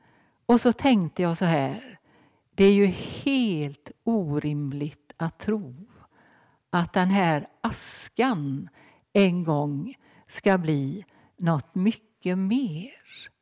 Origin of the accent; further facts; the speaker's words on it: Marstrand, Västra Götaland County, Sweden; begravningsplatsen i Marstrand där jag är född och uppvuxen.